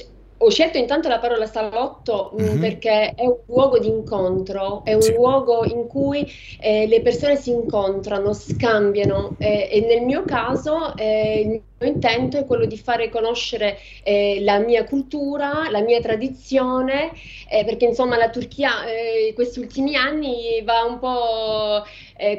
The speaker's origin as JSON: {"language": "Italian", "country": "France", "tie": "born or raised there", "said": "io sono appunto nata e cresciuta in Francia di genitori turchi"}